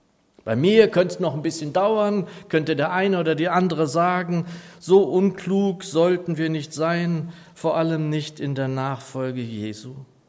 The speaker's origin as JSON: {"language": "German", "town": "Northeim", "region": "Lower Saxony", "country": "Germany", "tie": "born or raised there", "said": "Ich bin ja in den 1960er Jahren in meiner Heimatstadt Northeim aufgewachsen, in Südniedersachsen."}